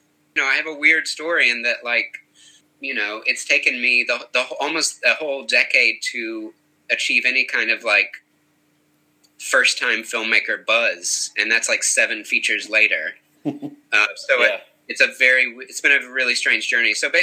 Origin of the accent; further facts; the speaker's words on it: the Carolinas, United States; I grew up in the Carolinas.